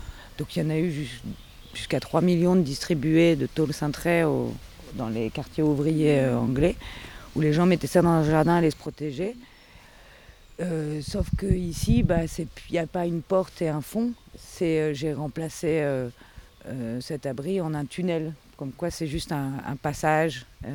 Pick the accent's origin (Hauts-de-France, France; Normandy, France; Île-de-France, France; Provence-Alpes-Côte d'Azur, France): Hauts-de-France, France; Lille; je suis artiste. Je suis originaire de Lille, pas très loin d'ici, et j'ai un bout de famille à Amiens